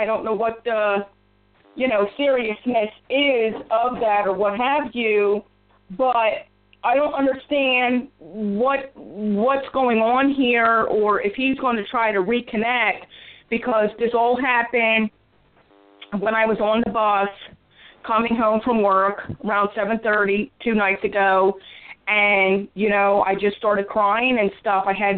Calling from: Philadelphia, Pennsylvania, United States; Yes, I'm calling from Philadelphia, PA.

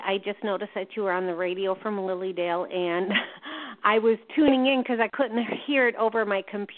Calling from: Wisconsin, United States; I'm calling from Wisconsin.

